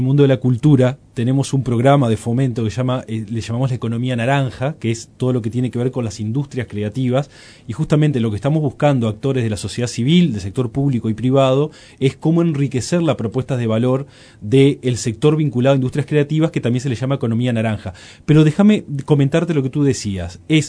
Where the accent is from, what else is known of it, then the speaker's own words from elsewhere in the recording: Uruguay; como uruguayo